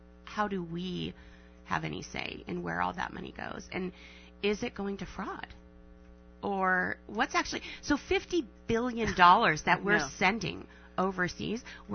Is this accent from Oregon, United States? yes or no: yes; Oregon, United States; Yes, I'm from Oregon.